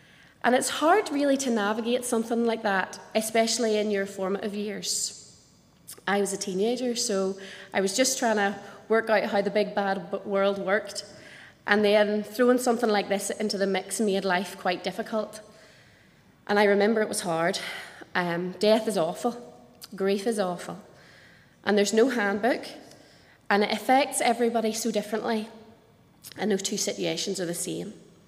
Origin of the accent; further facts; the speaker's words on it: Ballymena, Northern Ireland, United Kingdom; born there; So I was born in Ballymena, and I was saved early in life.